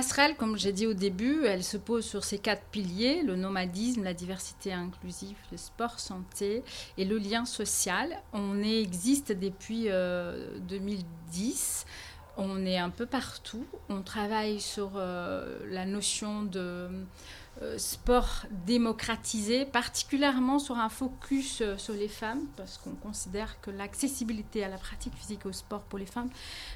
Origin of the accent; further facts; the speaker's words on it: Brazil; now in France; Alors, effectivement, je viens du Brésil et je suis arrivée ici en 1998